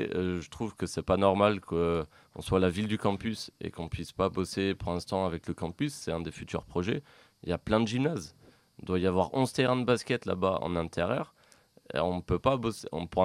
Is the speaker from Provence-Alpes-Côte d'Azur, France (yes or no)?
no; Grenoble, Auvergne-Rhône-Alpes, France; Moi, je suis grenoblois, je passe ma vie à Saint-Martin-d'Air.